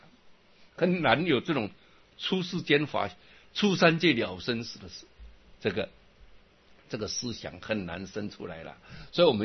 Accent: Luodong, Yilan County, Taiwan; 我母亲就带着我们在罗东镇的大庙、小庙，什么庙都拜

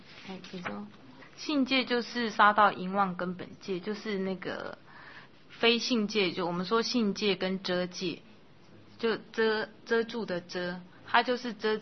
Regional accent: China; 因为我们中国人就是以黄色跟红色为尊嘛

